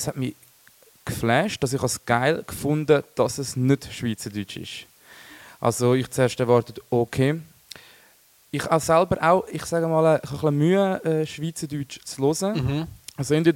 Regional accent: Italy; Und ich selber bin ja auch Italiener.

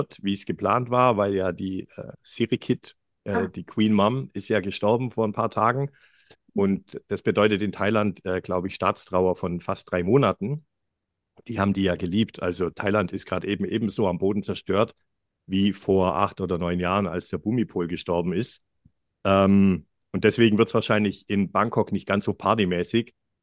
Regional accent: Giengen an der Brenz, Baden-Württemberg, Germany; ich komme nicht aus München, ich komme aus einer schwäbischen Kleinstadt, da wo die Steiftiere herkommen, Knopf im Ohr, aus Gingen an der Brenz.

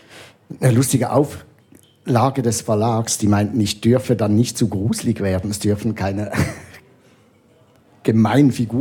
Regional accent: Switzerland; now in Berlin, Germany; ich komme jetzt aus Berlin, aber schlussendlich bin ich schon Schweizer, ich kenne mich hier aus.

